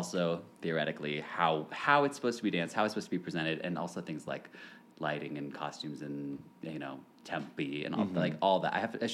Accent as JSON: {"language": "English", "region": "Kentucky", "country": "United States", "tie": "born or raised there", "said": "I grew up in Kentucky and immediately, I liked ballet from basically since I can remember"}